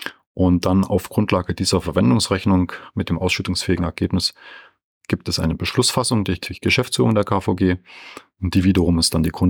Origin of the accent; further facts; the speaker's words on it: Bavaria, Germany; zu Hause in Nürnberg bin, immer gut Stoff habe und nie unter Langeweile leide. Aber wenn es die Zeit hergibt, bin ich viel in meiner Heimat Franken unterwegs